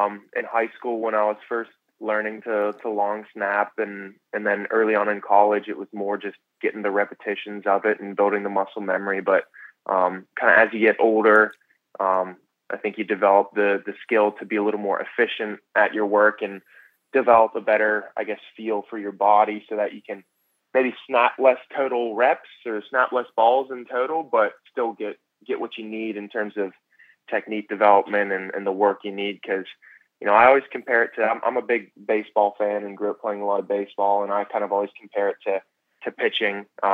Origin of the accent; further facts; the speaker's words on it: Pittsburgh, Pennsylvania, United States; And, you know, growing up in Pittsburgh, obviously football is a huge part of the culture there.